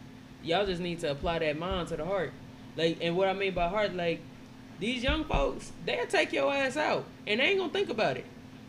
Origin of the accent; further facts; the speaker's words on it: Indiana, United States; I'm from Indiana first, okay?